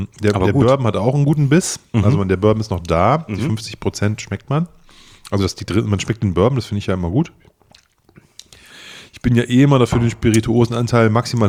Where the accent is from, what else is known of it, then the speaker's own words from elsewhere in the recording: Osnabrück, Lower Saxony, Germany; now in Leipzig, Germany; Als gebürtiger Osnabrücker, der in Sachsen wohnt, in Leipzig wohnt